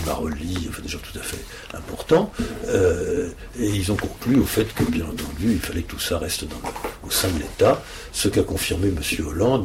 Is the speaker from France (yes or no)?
yes; Brittany, France; je suis un Breton, donc vous comprenez, je monte à la capitale, mais je n'y vote pas.